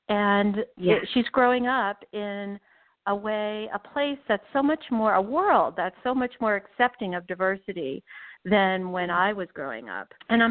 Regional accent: Washington, District of Columbia, United States; And for so many years, I faced the question, what are you? Or where are you from? Knowing that they didn't mean Washington, D.C.

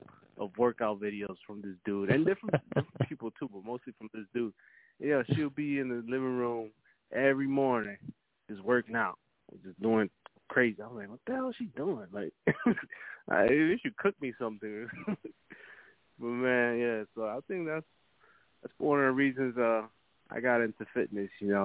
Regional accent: Costa Rica; Growing up in Costa Rica, man, it was different. It's different than out here.

